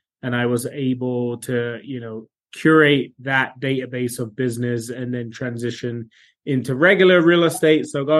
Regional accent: London, United Kingdom; moved away; So I am born and raised in London, moved here many moons ago, back in the early 2000s.

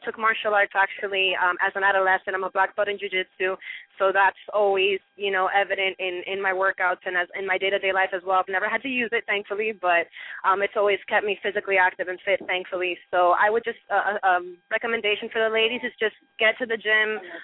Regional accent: Miami, Florida, United States; also born or lived in Cuba; I was born in Cuba. Been in Miami for quite a while, so I'm basically a Miami girl.

